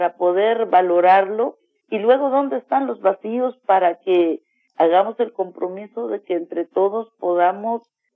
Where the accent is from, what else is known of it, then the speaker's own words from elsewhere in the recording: Chimel, Quiché, Guatemala; Pues yo siento cosas también que ya solo quedan en el sueño, porque bueno, ya vamos envejeciendo, ¿no? La calidad de vida que yo hubiera tenido en Chimel tal vez era distinto porque no comía mucha carne